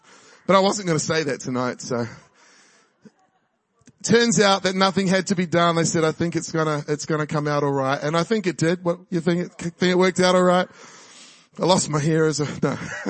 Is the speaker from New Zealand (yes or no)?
yes; Auckland, New Zealand; moved away; also born or lived in Hibiscus Coast; I grew up in New Zealand. I grew up in Auckland, in South Auckland, and then in the Hibiscus Coast. But I haven't lived here for 20 years or 22 years now.